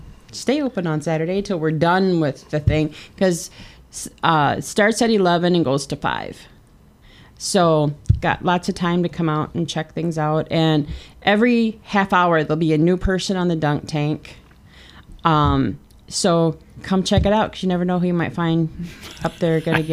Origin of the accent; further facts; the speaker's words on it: Richland Center, Wisconsin, United States; now in Viola, United States; I grew up around Richland Center. I live in Viola now